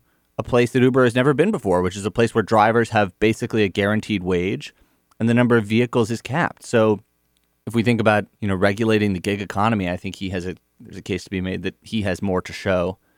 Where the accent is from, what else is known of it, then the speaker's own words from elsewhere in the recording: New York, United States; Not just as a writer at Slate, but as a New Yorker.